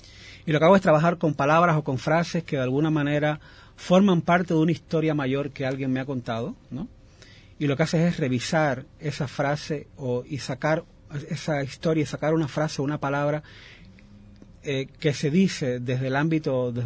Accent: Camagüey, Cuba; born there; Camagüey, una ciudad que es como en la provincia más grande de Cuba, que es en el centro de la isla, y que fue donde yo nací.

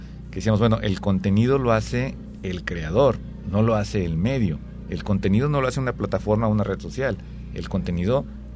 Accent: Mexico; tú y yo no somos mexicanos en el sentido de hace 50 años. Podríamos seguir llamándonos mexicanos, sí, es cierto.

